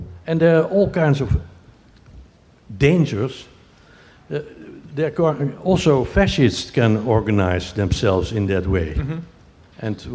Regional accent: Netherlands; English is a second language; I'm from the Netherlands, and we are not polite.

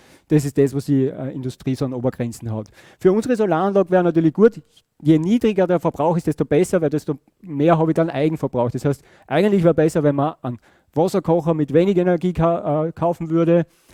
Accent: Austria; also als Österreicher wären wir ja froh, wenn es nur 9 Regelungen gab

